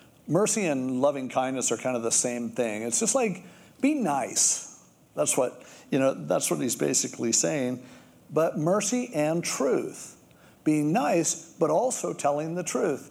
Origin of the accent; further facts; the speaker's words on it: United States; as much as I have a burden for this for our nation because I'm an American